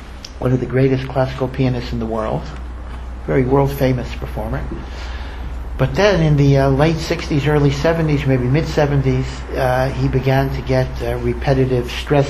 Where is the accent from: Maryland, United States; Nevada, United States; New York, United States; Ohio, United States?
Maryland, United States; Baltimore; And I come from the Baltimore area, so one of the great musical conservatories in the United States is the Peabody Conservatory